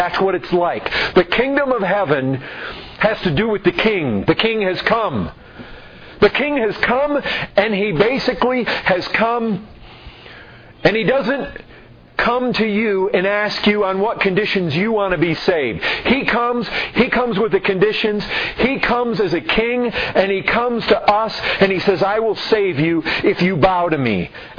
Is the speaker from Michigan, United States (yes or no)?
yes; Michigan, United States; I grew up in Michigan, fishing all the time.